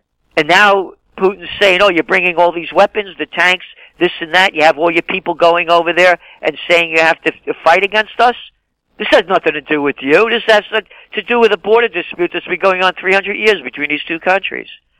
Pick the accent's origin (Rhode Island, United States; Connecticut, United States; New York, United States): New York, United States; Bronx; born there; I'm me because I'm a Napolitano, born in the Bronx, born to be free. If I was born in Italy, I wouldn't be me. This is my America.